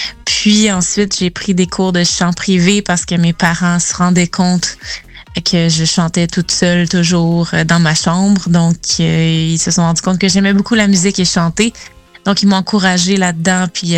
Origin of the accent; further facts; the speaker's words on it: Quebec, Canada; Oui, moi je viens de la Beauce, donc une région au Québec. Donc j'ai commencé la musique, je dirais vers l'âge de 8 ans, à l'église. Donc je viens d'une famille quand même catholique